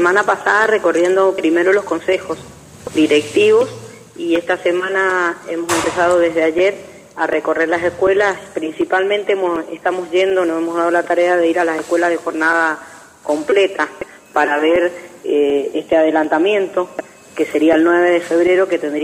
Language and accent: Spanish; Mendoza, Argentina; los que somos de toda la vida de Mendoza sabemos muy bien, cuando éramos chicos